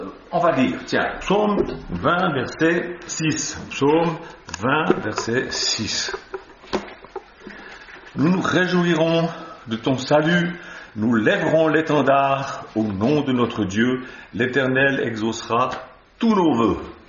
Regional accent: Switzerland; Quand je vais à l'ambassade suisse, parce que je suis suisse

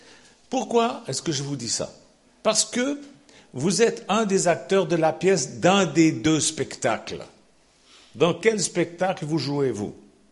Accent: Switzerland; Chez nous, en Suisse, je me rappelle

